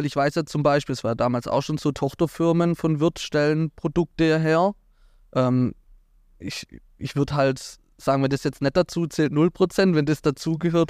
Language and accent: German; Baden-Württemberg, Germany; Na klar, wir kommen aus Hohenlohe